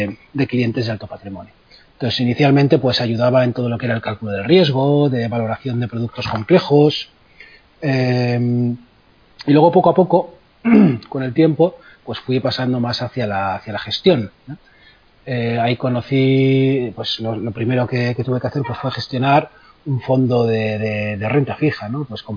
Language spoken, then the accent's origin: Spanish; Bilbao, Basque Country, Spain; born there; porque bueno, yo nací en Bilbao